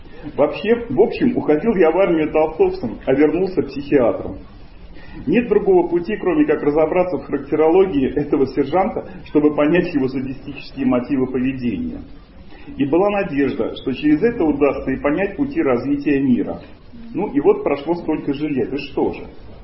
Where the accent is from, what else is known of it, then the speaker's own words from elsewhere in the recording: Tallinn, Harju County, Estonia; also born or lived in Belarus; я родился в Белоруссии, а практически с очень раннего возраста, наверное, с 2 или 3 лет, жил в Эстонии, в Таллине.